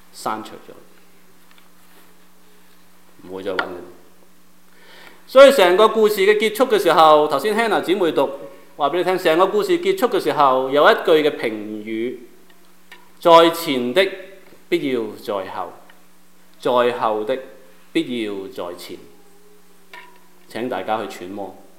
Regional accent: Hong Kong; 但我在那裡長大，在徙置區屋企太窄，夜晚上不想在屋企，就走出個騎樓那裡。

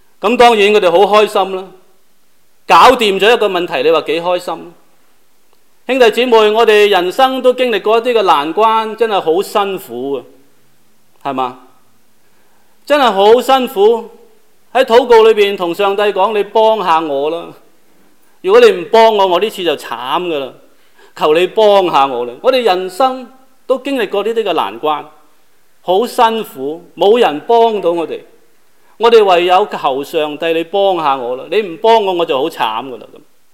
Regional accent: China; 等於現在我們中國人和日本人有些不是很啱

